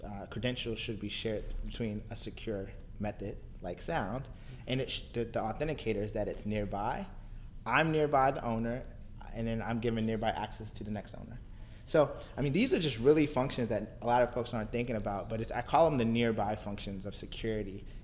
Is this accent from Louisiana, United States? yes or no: no; Baltimore, Maryland, United States; also born or lived in West Virginia; now in Cincinnati, United States; I grew up in Baltimore. I went to school in West Virginia. I then went into the government.